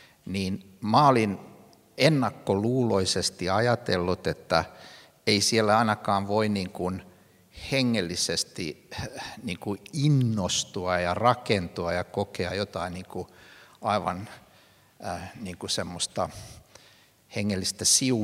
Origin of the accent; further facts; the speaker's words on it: Turku, Southwest Finland, Finland; born there; Mä tulen Turusta kahdessa merkityksessä. Mä oon syntynyt Turussa ja sitten mä tulin äsken Turusta.